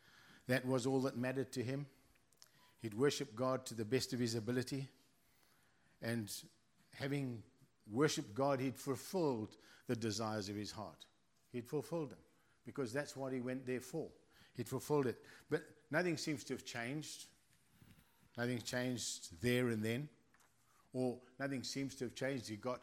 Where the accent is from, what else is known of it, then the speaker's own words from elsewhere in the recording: South Africa; I come here from South Africa where we get excited and people jump around and jump over the chairs and do all strange things.